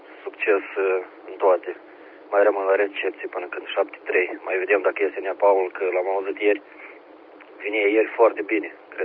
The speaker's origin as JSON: {"language": "Romanian", "town": "Călărași", "region": "Călărași District", "country": "Moldova", "lives_now": "Ialoveni, Moldova", "said": "Eu tot sunt din Călăraș, numai că din Moldova. Și cu QTH-ul la momentul dat la Ialoveni, adică călărașan și eu, numai că din Călărașul moldovenesc."}